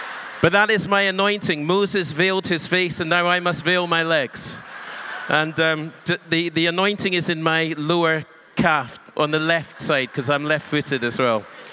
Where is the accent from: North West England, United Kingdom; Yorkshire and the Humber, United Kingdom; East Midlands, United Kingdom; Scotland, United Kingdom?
Scotland, United Kingdom; because I am from Scotland, the average temperature across a year in my country is 6.5 degrees centigrade.